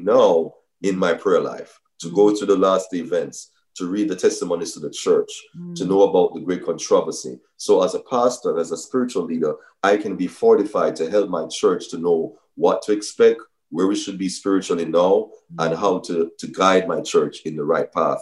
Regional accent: Jamaica; born there; especially, you know, being a Jamaican by birth. You know, sometimes you speak certain places and persons like, are you really Jamaican? Like, you master accent.

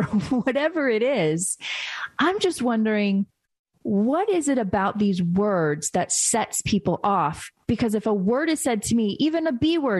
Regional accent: United States; born there; I am an American, right? Born in America, but I have ancestors and family members that were born and raised in another country.

